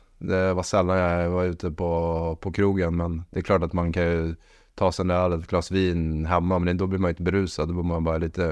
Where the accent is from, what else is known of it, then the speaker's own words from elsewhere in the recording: Sweden; Jag är svensk